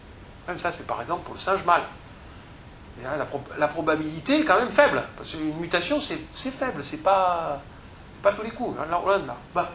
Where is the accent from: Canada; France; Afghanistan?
France; Marseille, Provence-Alpes-Côte d'Azur; Je suis marseillais.